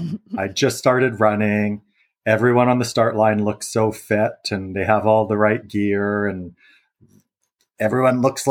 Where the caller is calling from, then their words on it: Saskatchewan, Canada; Sure. Yeah, I'm phoning from Saskatchewan. I'm a farmer out in East Central Saskatchewan.